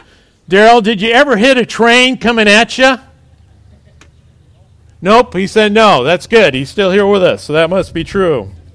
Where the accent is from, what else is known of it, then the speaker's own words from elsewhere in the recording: Washington, United States; now in Granite, United States; I was from Washington State, and Iowa seemed like a long ways away at the time.